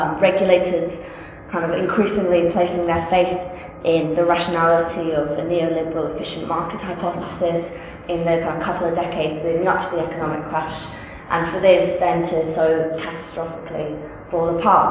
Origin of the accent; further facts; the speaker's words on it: Scotland, United Kingdom; now in Northampton, United Kingdom; I'm from Scotland and now I work in a place called Northampton in England.